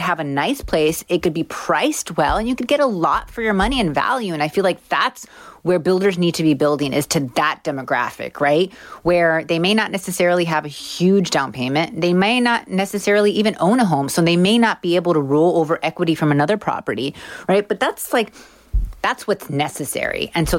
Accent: Miami, Florida, United States; I mean, I'm from Miami. Miami's gotten so expensive.

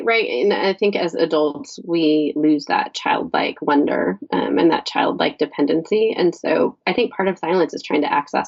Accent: California, United States; also born or lived in Salt Lake City, United States; So the book really started, I think, when we moved from Salt Lake City, Utah, back to the Southern California suburbs in Orange County, which is where both my husband and I grew up.

